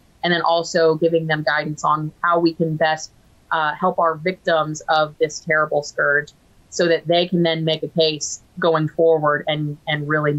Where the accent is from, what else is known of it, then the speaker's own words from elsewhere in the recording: Florida, United States; This letter that we have teamed up with Darren Soto out of my home state of Florida